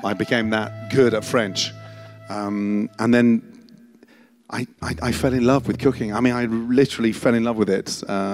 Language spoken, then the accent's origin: English; Stratford-upon-Avon, West Midlands, United Kingdom; I had a sort of tiny little house. I grew up in Stratford-upon-Avon. Everyone thinks that's a very posh place to grow up. It's not.